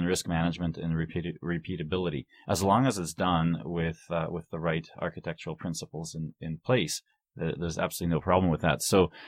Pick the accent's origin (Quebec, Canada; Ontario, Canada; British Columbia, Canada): British Columbia, Canada; Vancouver; I grew up in Vancouver, so you take French as a second language.